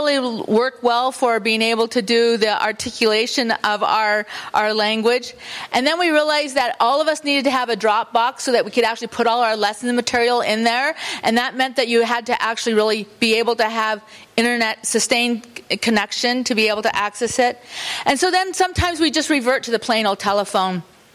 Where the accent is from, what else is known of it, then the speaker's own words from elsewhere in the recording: Haines, Alaska, United States; I come from the Raven House, the Raven Sockeye House, and I come from Deshu, a small village in Alaska, which means the end of the trail. But in non-native terms, they call it Haines, Alaska.